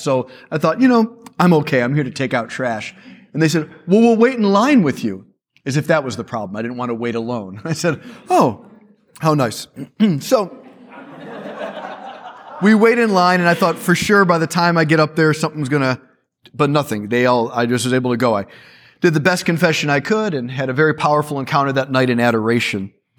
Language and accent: English; Chicago, Illinois, United States; born there; So I was born in Chicago. My dad was Jewish. My mom was Catholic.